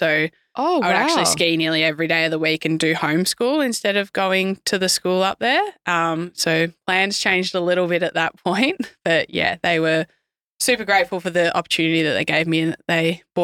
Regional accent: Barwon Heads, Victoria, Australia; also born or lived in Cairns; I was born up in Cairns and then we moved back to Victoria when I was about 9 months old, lived in the outer suburbs of Melbourne and moved to Barwon Heads where I now live when I was about 3 years old. And so been there ever since. So that's Surf Coast in Victoria.

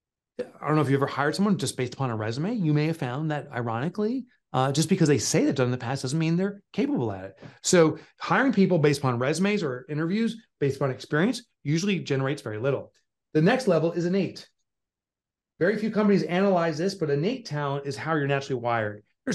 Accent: Northeast, United States; I'm from the Northeast.

